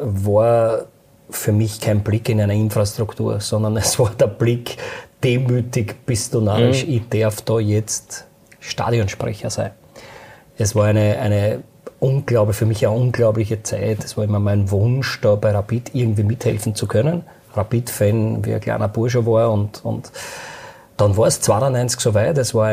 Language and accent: German; Lower Austria, Austria; ich komme aus dem Waldviertel.